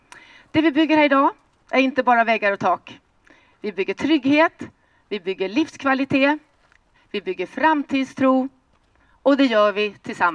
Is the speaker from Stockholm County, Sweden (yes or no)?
yes; Värmdö, Stockholm County, Sweden; Ute på vid Värmdö kyrka, Ängsvik, där jag växte upp. En grannkommun till Tyresö, skärgårdskommun.